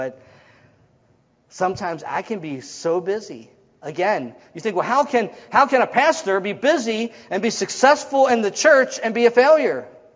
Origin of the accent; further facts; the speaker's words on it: Maryland, United States; When I was born and raised in Maryland, and one year we went to Maryland and I worked with my dad for a year.